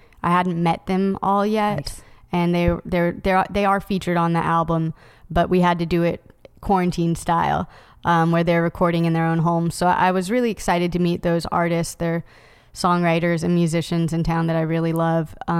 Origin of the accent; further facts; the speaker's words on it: Knoxville, Tennessee, United States; Yeah. I grew up in Knoxville. My parents are still there. One of my grandparents is over there. Like, a lot of my family is in Knoxville.